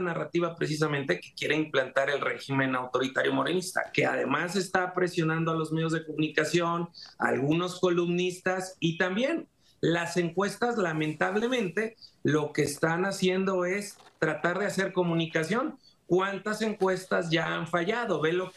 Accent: Mexico; soy mexicano.

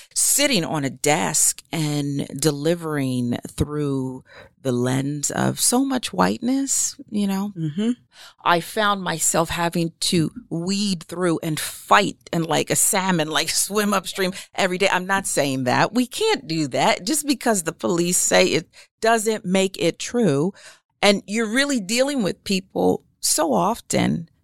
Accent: Pennsylvania, United States; I grew up right outside of Philly

